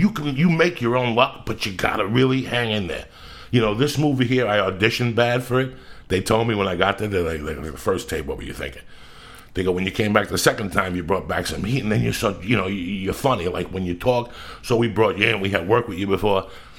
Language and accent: English; North Bergen, New Jersey, United States; And then I had this kid, Mike Giacona, that I grew up with in North Bergen that lives in Jackson, Mississippi.